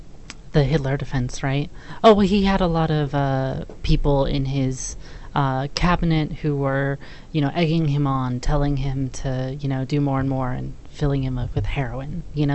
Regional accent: Canada; now in United States; I'm Canadian, and in Utah

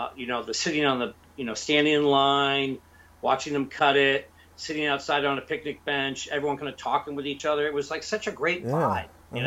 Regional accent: Alexandria, Virginia, United States; also born or lived in McLean; Yeah, I grew up in Alexandria and McLean, Virginia, just outside D.C.

